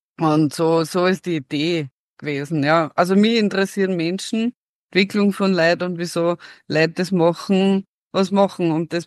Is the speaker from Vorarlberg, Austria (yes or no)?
no; Styria, Austria; now in Vienna, Austria; Also ich komme aus der Steiermark, wie man immer hört. 20 Jahre in Wien haben das nicht geändert.